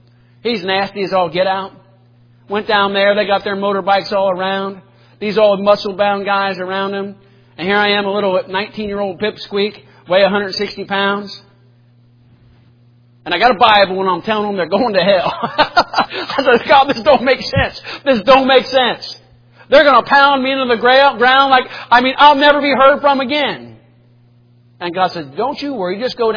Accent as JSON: {"language": "English", "country": "United States", "said": "who don't want Jesus Christ, who don't want me as an American, who don't want me as a white man"}